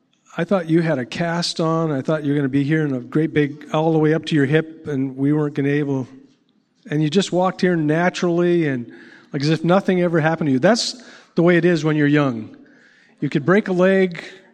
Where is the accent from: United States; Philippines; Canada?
Canada; am I glad I'm Canadian.